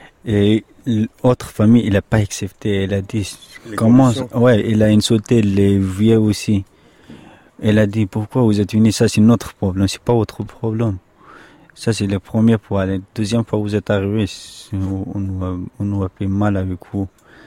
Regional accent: Pakistan; Au Pakistan, un camping, camp de réfugiés.

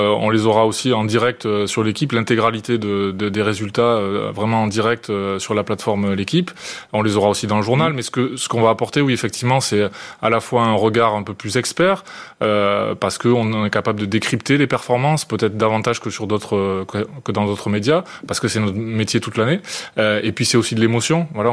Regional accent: France; l'événement est chez nous, en France, à Paris

